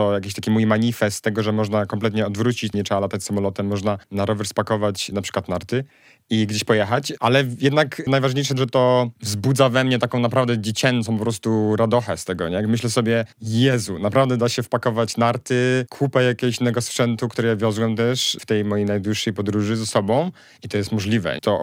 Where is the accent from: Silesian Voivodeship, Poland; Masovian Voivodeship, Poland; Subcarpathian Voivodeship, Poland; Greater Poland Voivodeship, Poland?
Greater Poland Voivodeship, Poland; Poznań; wiem, że jestem z Poznania, z którym się bardzo utożsamiam też.